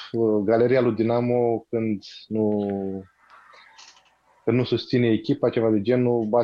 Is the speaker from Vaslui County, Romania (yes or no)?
yes; Bârlad, Vaslui County, Romania; now in Montreal, Canada; Stau în Montreal, din România, deloc sunt din Bârlad, dar am stat mai mult de jumătate din viață în Iași.